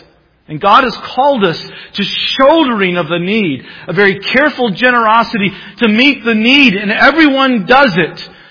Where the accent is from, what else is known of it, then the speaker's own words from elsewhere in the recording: the South, United States; I grew up in the South, so I can say that.